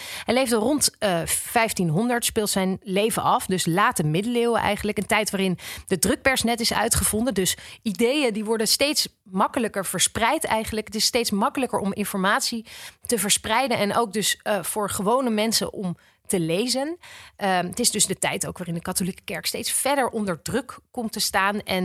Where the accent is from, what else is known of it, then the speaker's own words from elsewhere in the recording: Rotterdam, South Holland, Netherlands; alles in Rotterdam, waar ik vandaan kom, heet ongeveer Erasmus.